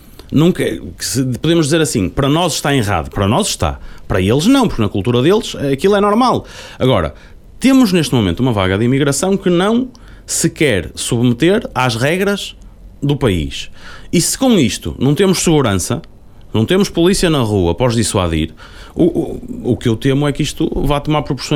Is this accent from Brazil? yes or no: no; Vermoim, Norte, Portugal; eu sou nascido e criado aqui, portanto, para mim é fácil falar e falo com conhecimento de causa. Eu nasci no Cavaco, em Vermoim, e por lá permaneci estes últimos 34 anos